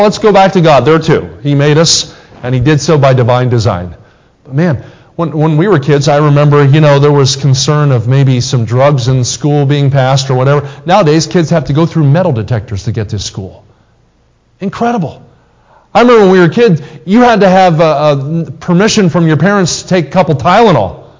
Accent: Kansas City, Missouri, United States; We're from Kansas City, Missouri.

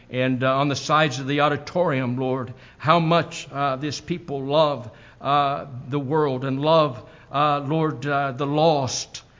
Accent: Midwest, United States; I'm from the Midwest. My home church is there. And we've always kind of stayed in the Midwest.

